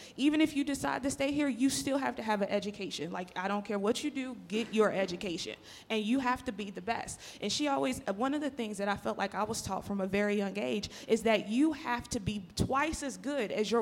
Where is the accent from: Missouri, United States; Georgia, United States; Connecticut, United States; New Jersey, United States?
Missouri, United States; So as I shared, I grew up in the Missouri Blue Hill.